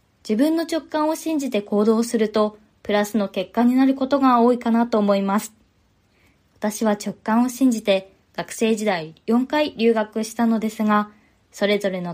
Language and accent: Japanese; Hokkaido, Japan; 私は北海道出身なので、車や飛行機は人々の生活必需品だと思っています。